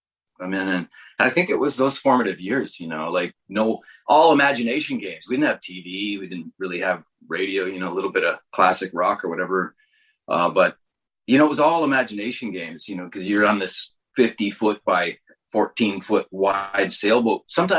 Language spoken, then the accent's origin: English; Canada; In Canada, growing up in Canada was mostly rugby and fast pitch